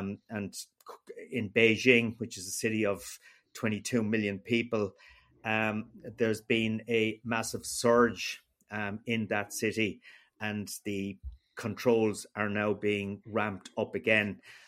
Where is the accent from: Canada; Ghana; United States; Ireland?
Ireland; because certainly as a representative of me as an Irish person in Brussels, I certainly am not proud.